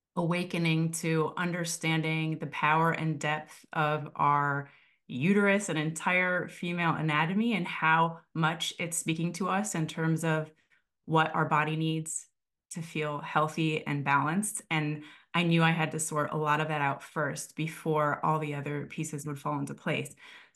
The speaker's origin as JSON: {"language": "English", "region": "Midwest", "country": "United States", "tie": "born or raised there", "said": "where I grew up in the Midwest were already partnered and having children."}